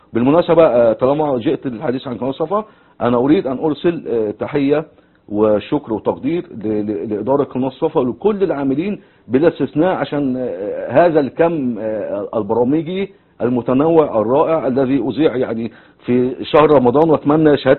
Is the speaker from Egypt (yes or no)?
yes; Egypt; أنا مصري وأحب بلدي طبعا مما لا شك فيه،